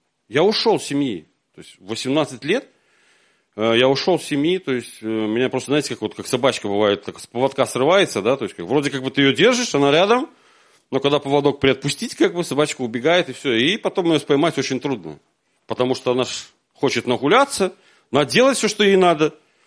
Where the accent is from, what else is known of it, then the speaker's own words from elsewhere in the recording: Minsk, Belarus; я сам с родом из Минска, всю жизнь как бы в Минске находился, но не всегда.